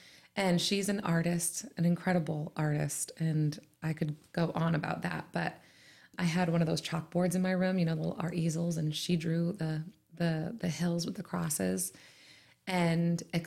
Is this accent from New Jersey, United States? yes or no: no; Worcester, Massachusetts, United States; now in Whitinsville, United States; We've been living in Whitensville now for about 7 years. And before that, we lived in Douglas. But I was born and raised in Worcester. I lived in Worcester all my life.